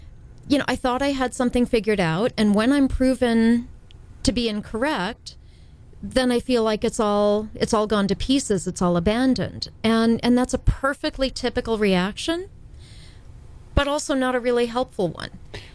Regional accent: Indiana, United States; I grew up in Indiana, and let me tell you, there was a right and wrong and a moral authority.

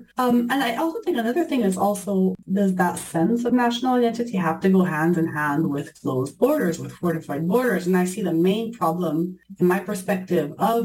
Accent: Italy; I grew up in Italy

